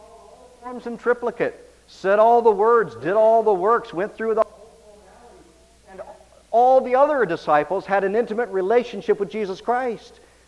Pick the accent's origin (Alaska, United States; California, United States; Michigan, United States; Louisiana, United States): Michigan, United States; I was raised in Michigan, and in Michigan, we were right on Lake Erie.